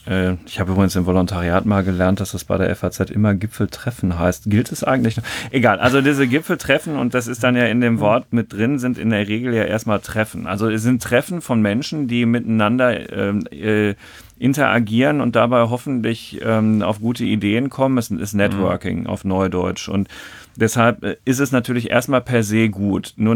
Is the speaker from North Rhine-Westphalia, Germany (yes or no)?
yes; Dortmund, North Rhine-Westphalia, Germany; born there; ich habe ja schon erwähnt, dass ich gebürtiger Dortmunder bin und mir diese Stadt natürlich sehr am Herzen liegt.